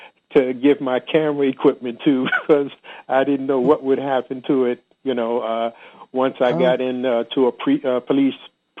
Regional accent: Washington, District of Columbia, United States; And I spent at least 4 hours walking around D.C., my hometown, and seeing just what had happened.

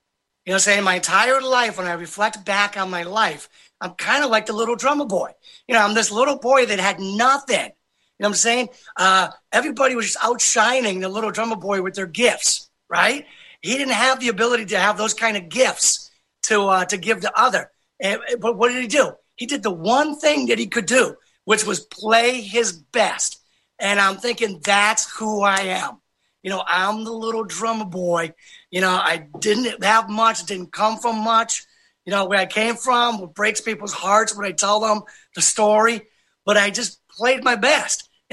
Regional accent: Hartford, Connecticut, United States; I'm from the Hartford area of Connecticut, grew up in a pretty difficult situation, you know, tough in the home, tough neighborhood, tough school, all that sort of stuff.

